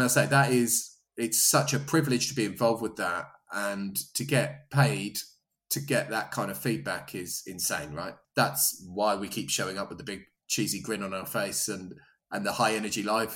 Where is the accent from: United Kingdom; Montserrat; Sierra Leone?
United Kingdom; Southampton, South East England; I grew up in Southampton, which is where the singer … was from.